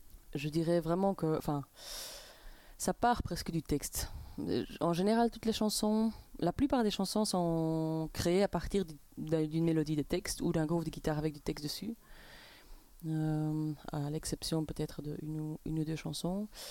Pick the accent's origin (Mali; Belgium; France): Belgium; Brussels; Ben, on vient de Bruxelles, oui.